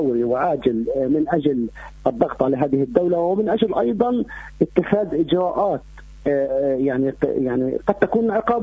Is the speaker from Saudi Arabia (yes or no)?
no; Palestine; نكون كفلسطينيين عانينا من التعذيب من قبل الاحتلال الإسرائيلي